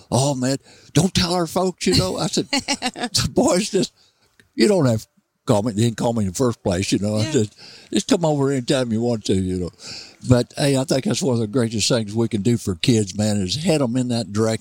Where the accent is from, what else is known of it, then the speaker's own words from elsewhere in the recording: Missouri, United States; I come from Mississippi County, Missouri, way down in the Boot Hill, and it's part of the old South.